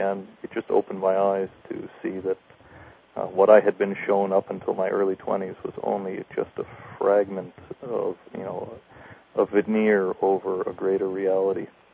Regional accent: Ontario, Canada; moved away as an adult; also born or lived in United States / British Columbia; Well, I was born in the States, but moved up with my family to Canada when I was young. Grew up mostly in Ontario, and then in my early 20s moved to British Columbia.

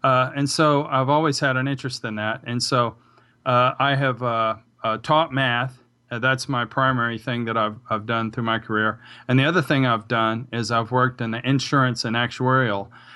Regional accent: Virginia, United States; I grew up in Northern Virginia, and I had a friend.

